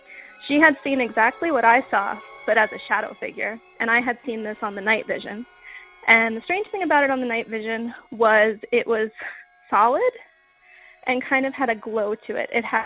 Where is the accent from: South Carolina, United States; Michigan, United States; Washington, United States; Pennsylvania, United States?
Pennsylvania, United States; I'm from Pennsylvania, and I was calling in to share